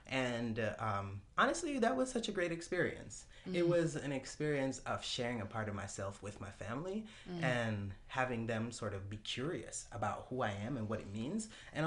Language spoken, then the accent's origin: English; Jamaica; when I look back at my time growing up in Jamaica, I've always been genderqueer.